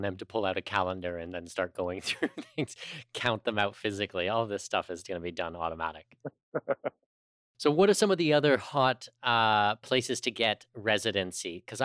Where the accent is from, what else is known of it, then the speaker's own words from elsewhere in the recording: Canada; And then with mine as a Canadian, and it's like 160 or something like